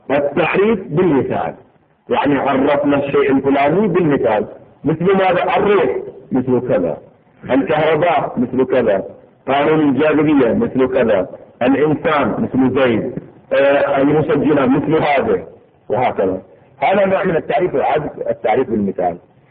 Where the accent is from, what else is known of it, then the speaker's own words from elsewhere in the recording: Bahrain; إذا لاحظونه في الأساليب الدراسية عندنا في البحرين سابقا